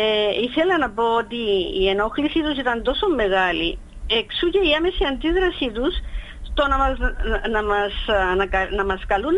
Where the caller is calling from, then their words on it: Nicosia, Nicosia District, Cyprus; είμαι από τη Λευκοσία